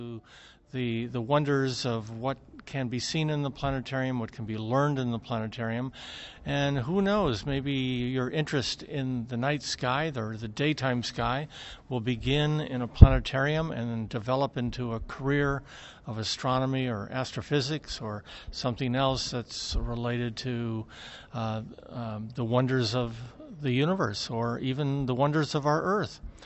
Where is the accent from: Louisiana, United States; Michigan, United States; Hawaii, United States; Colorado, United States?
Louisiana, United States; Baton Rouge; I am from Baton Rouge, Louisiana.